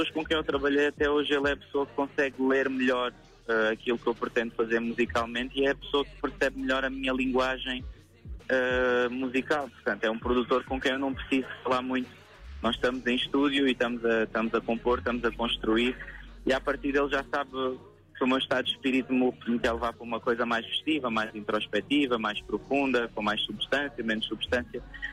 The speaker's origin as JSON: {"language": "Portuguese", "town": "Saint-Maur-des-Fossés", "region": "Île-de-France", "country": "France", "tie": "born or raised there", "said": "esse sítio onde eu cresci, sobretudo Saint-Maur e La Varenne"}